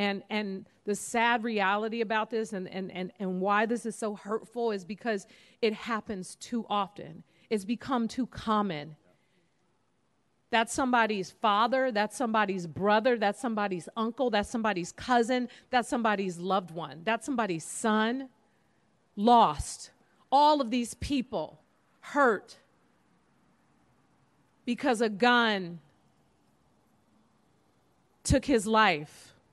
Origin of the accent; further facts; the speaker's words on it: San Francisco, California, United States; And in fact, you know, growing up in the Fillmore, I thought that this is just how everyone lived.